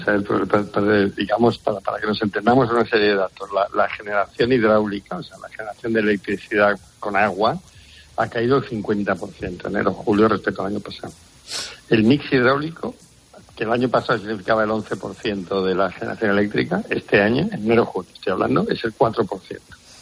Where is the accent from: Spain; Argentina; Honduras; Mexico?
Spain; Luarca, Asturias; Que estoy hablando contigo cuando en Luarca, en mi pueblo, están en fiestas.